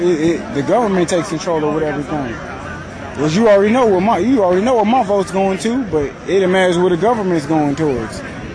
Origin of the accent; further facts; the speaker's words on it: Minneapolis, Minnesota, United States; I'm from South Minneapolis.